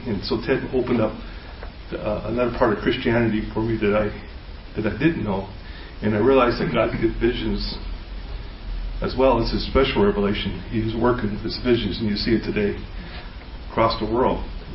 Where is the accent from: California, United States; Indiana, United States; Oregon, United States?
California, United States; Altadena; And I grew up over there in Altadena, so I knew those mountains pretty good, and it was brought back a lot of childhood memories